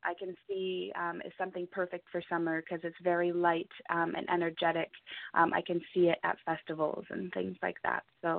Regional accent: Ontario, Canada; moved away; I'm originally from Ontario as well, but I moved out here. I stayed out here

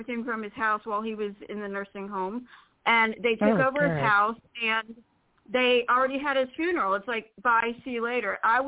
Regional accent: Florida, United States; from Florida.

